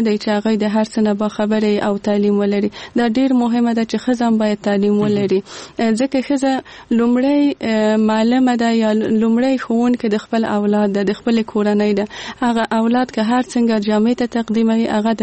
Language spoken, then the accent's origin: Pashto; Kabul, Afghanistan; زه په کابل کې زغیدلې یم او دلته مجوند کړی.